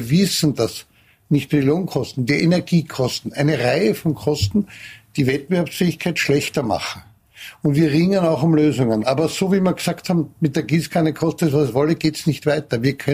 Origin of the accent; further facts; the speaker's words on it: Vienna, Austria; Ich bin Wiener